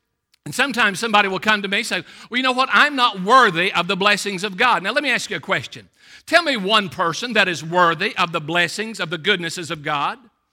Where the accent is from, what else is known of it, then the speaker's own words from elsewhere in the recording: Middlesboro, Kentucky, United States; If there was ever a place that helped you orient toward unworthiness, it was where I grew up in Middlesboro, Kentucky.